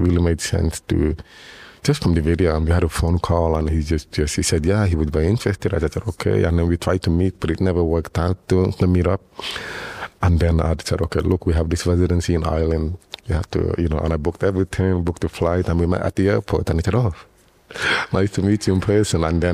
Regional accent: Nigeria; now in Europe; Because Luca is from Congo, I'm from Nigeria, so we both have different experiences growing up.

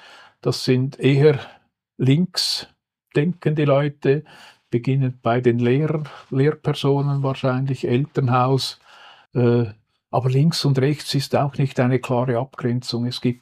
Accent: Switzerland; Aber auch bei uns in der Schweiz, es funktioniert einfach immer wieder, oder?

